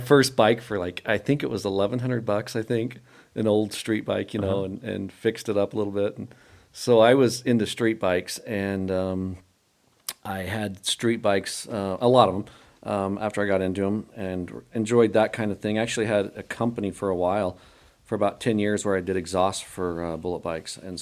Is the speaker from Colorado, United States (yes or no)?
no; Cokeville, Wyoming, United States; So I grew up in Wyoming, a little town called Cokeville. Grew up on a ranch there